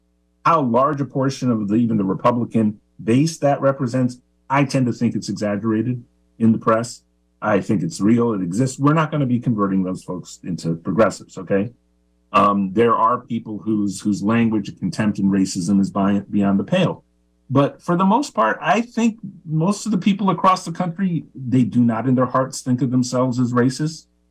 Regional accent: Missouri, United States; I grew up in Missouri and my heart is with the working class

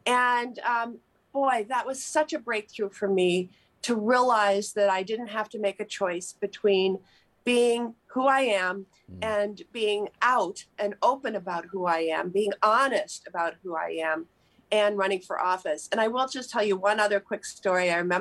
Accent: Madison, Wisconsin, United States; Yes, I was actually I was at Smith College, and I came out there. And so when I returned to Mad

